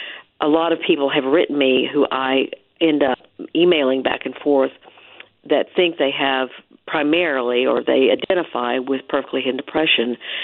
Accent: the South, United States; I grew up in the South in the 60s and 70s.

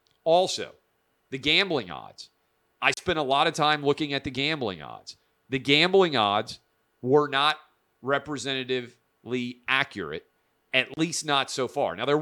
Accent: Tennessee, United States; My home state of Tennessee, fabulous place to live.

